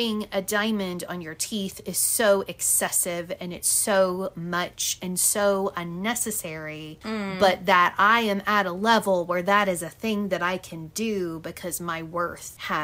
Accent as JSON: {"language": "English", "country": "United States", "said": "I want to say Choi because I'm American and I'm dumb."}